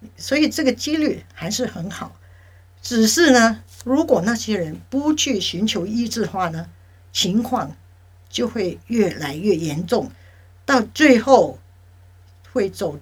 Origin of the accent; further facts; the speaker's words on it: China; 特别是中国人，因为我们中国人总是觉得这种病是精神病